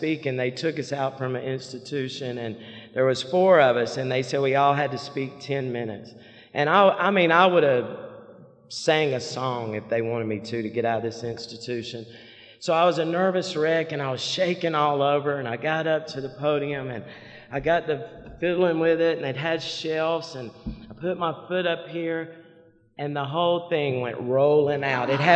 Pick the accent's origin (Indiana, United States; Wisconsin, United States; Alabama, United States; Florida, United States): Alabama, United States; Montgomery; born there; And I was born in Montgomery, and I have one brother.